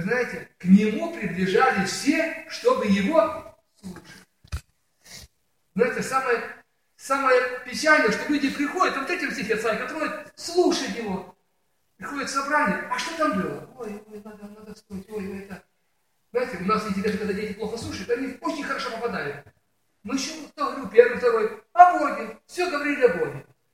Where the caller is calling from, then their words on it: Ukraine; вот я сейчас говорю с Украины сегодня, вот мы едем за 100 километров